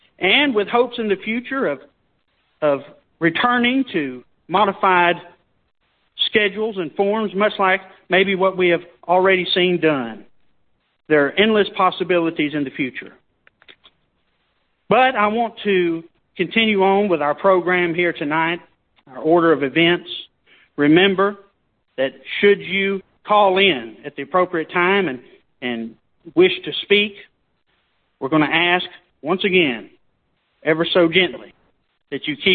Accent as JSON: {"language": "English", "town": "St. Augustine", "region": "Texas", "country": "United States", "tie": "born or raised there", "said": "He is an old college football rival of my hometown in St. Augustine, Texas."}